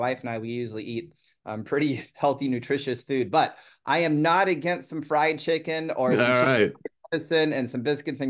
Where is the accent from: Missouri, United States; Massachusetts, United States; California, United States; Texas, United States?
Texas, United States; Where I come from here in Texas, I just welcome everybody.